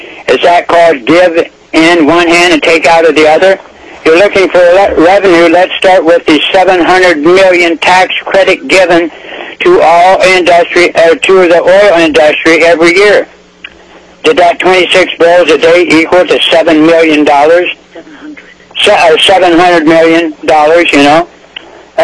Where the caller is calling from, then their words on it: Kasilof, Alaska, United States; I'm calling from Kisilov, Alaska, and I'm representing myself.